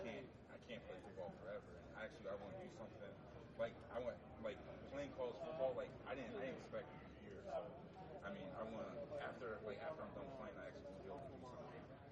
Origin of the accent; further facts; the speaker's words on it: Warren, Ohio, United States; So, so I'm from Warren, Ohio.